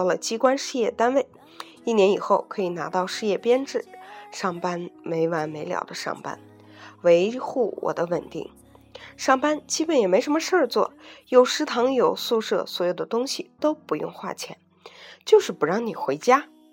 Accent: China; also born or lived in Shanghai; 我的家乡属于三线城市，经济上呢并不是落后太多，但回来后我还是非常的不习惯

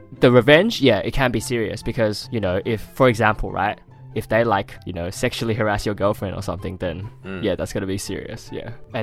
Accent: Australia; Well, I'm Australian.

